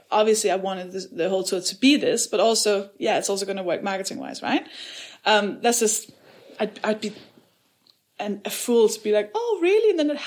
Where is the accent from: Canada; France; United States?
France; I felt excluded tonight because you said, you British people, and I'm from France.